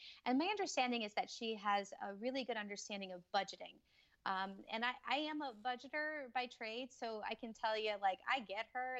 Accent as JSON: {"language": "English", "town": "St. Louis", "region": "Missouri", "country": "United States", "tie": "born or raised there", "said": "And I can tell you, growing up in St. Louis, we had like issues involving the Catholic diocese."}